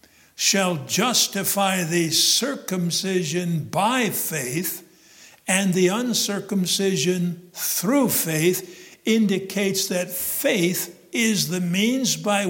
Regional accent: Midwest, United States; I grew up in the Midwest, so if I don't sound like some of you where you grew up, that's probably some of the reason.

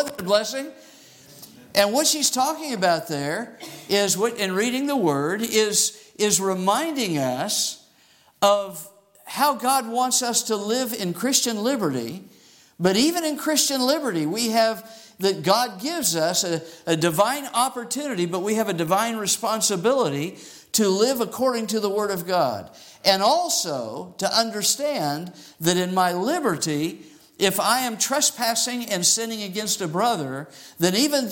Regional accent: Arizona, United States; I grew up in Arizona

